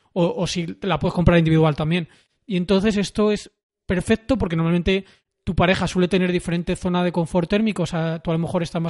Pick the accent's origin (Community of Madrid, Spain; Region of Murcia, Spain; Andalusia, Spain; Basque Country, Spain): Community of Madrid, Spain; Madrid; a Madrid en concreto, yo soy de Madrid, hay sitios donde hacen terapias de flotación